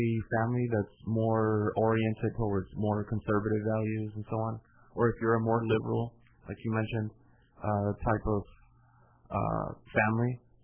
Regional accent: Mexico; I can think of growing up in Mexico.

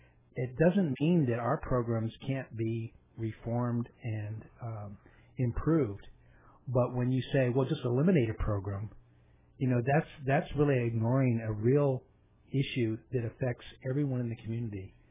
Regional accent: Argentia, Newfoundland and Labrador, Canada; moved away as an adult; now in El Centro, United States; before I moved to the Valley, I came here from Canada. My dad was a career military officer, so I traveled around all growing up and lived all over the world. I graduated high school in Argentia, Newfoundland

